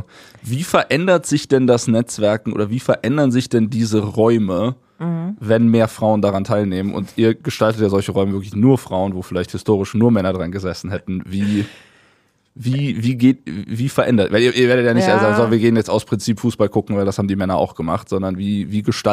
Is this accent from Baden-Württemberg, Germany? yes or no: no; Bonn, North Rhine-Westphalia, Germany; ich bin Bonn-rechtsrheinisch